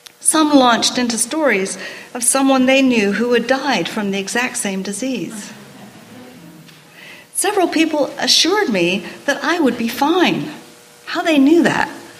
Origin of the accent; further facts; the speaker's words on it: England, United Kingdom; moved away as an adult; now in United States; Growing up in England in the 50s, I never heard the word cancer mentioned.